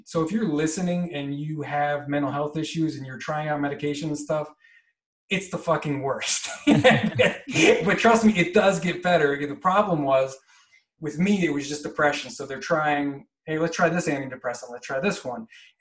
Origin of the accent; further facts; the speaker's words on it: New Jersey, United States; I'm from New Jersey, born and raised. Just, you know, kind of suburban kid